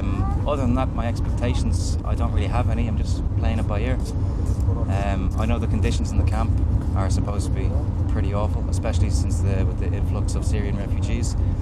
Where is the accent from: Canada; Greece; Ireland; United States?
Ireland; Dublin, Leinster; now in Vienna, Austria; I'm from Dublin in Ireland, and I live in Vienna in Austria.